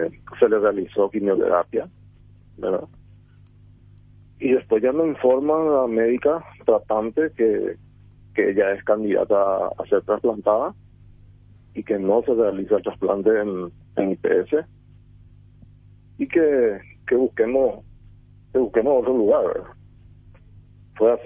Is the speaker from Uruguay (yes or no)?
no; Caaguazú, Paraguay; todo el pueblo me ayudó, yo soy de Caguazú, todos los amigos